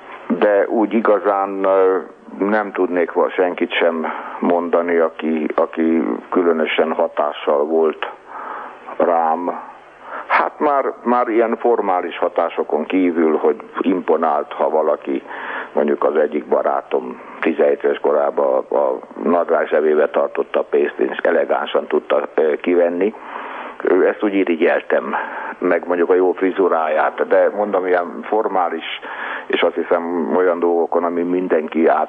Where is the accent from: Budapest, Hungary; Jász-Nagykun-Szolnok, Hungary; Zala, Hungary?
Budapest, Hungary; Én, ahogy mondani szokták, a pesti flaszteron nőttem fel, itt Angyalföldön, tehát nagyon közel ahhoz a helyhez, ahol beszélgetünk. Elég sokat költöztem a városban